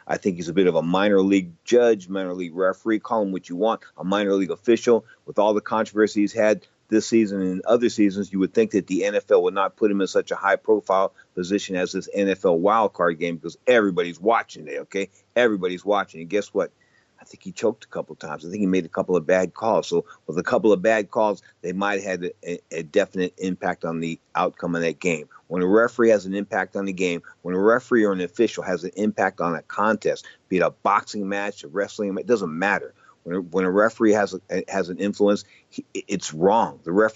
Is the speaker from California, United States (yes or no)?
yes; California, United States; I'm from the Bay Area. One day John Gruden was just gone.